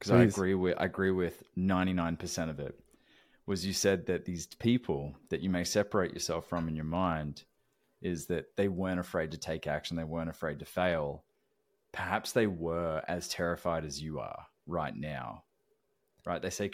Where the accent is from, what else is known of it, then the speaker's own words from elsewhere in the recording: Tennessee, United States; if people didn't already recognize by my accent, I'm a Tennessee boy through and through.